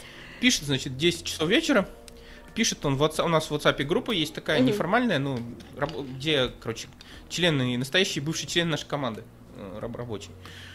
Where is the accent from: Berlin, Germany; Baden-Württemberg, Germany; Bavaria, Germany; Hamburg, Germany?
Baden-Württemberg, Germany; Mannheim; Я такой сижу, я понимаю, что никто не знает, что мы из Мангайма, но я так сижу, и у меня ощущение, как будто все на нас пальцем показывают